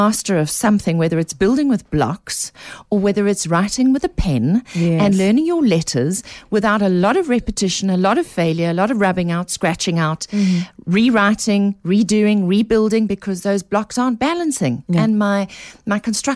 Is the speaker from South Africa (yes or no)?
yes; South Africa; As South African parents, we still want our children to do well at everything and increasingly to do well from the get-go.